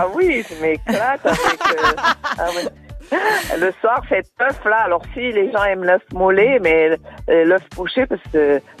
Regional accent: New Caledonia; Ben de Nouvelle-Calédonie.

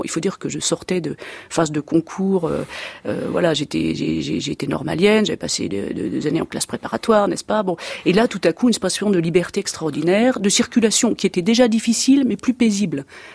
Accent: France; Pour une femme, en tant que Française, en tant que, en l'occurrence, catholique

